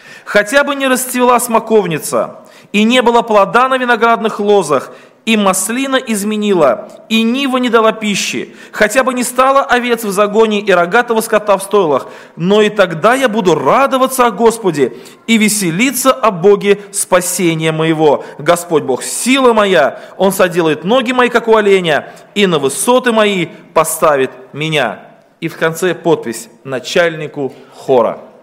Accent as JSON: {"language": "Russian", "town": "Yeysk", "region": "Krasnodar Krai", "country": "Russia", "said": "я из России, из города Ейска, Краснодарский край."}